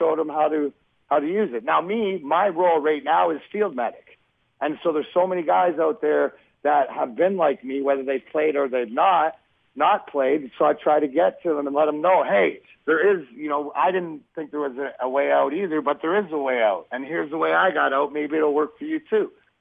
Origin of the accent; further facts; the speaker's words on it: Canada; I'm Canadian